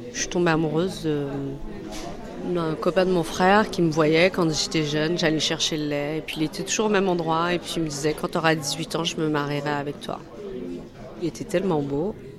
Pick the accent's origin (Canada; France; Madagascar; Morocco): Morocco; Sidi Kacem, Rabat-Salé-Kénitra; born there; Je suis née au Maroc, dans un petit village qui s'appelle Sidi Qassem. Voilà, c'est entre Fès et Meknès. Donc, je suis une blédard